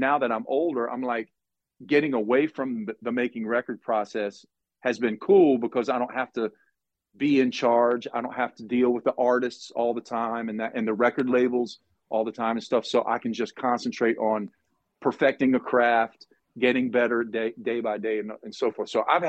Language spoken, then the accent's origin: English; Florida, United States; now in Nashville, United States; I grew up in Florida, South Florida, and I got into all these Latin musics